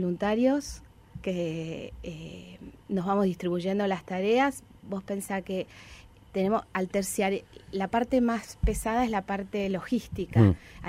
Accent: Argentina; Yo soy argentina, entonces sabía que existían los bancos de alimentos allá.

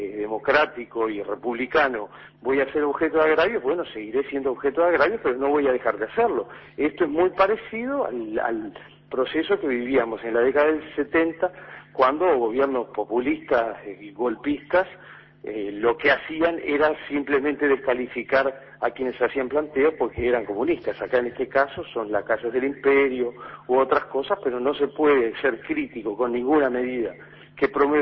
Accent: Uruguay; como ciudadano uruguayo

